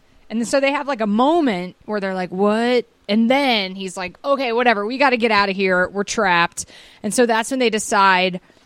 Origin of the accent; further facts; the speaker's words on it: Georgia, United States; I will say this, weirdly, well, I grew up in Georgia. We did do square dancing in PE.